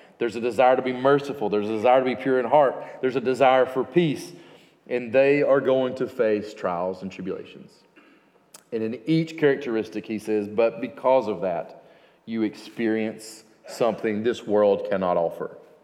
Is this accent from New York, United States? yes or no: no; Alabama, United States; I grew up in Alabama, so I have an American mindset.